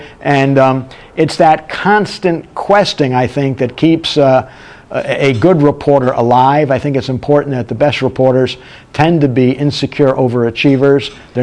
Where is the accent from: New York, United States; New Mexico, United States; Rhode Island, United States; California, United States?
Rhode Island, United States; also born or lived in Connecticut; growing up in Connecticut and Rhode Island, I got involved in community journalism. And after I came to BU to study journalism, I went back to my hometown of Rhode Island and ran the weekly newspaper there.